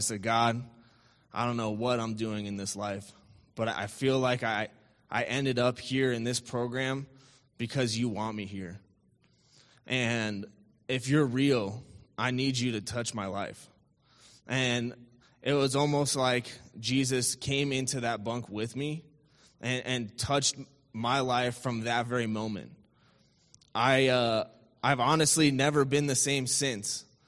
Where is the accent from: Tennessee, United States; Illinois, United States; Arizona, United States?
Arizona, United States; Tucson; I'm from Tucson. I'm 32.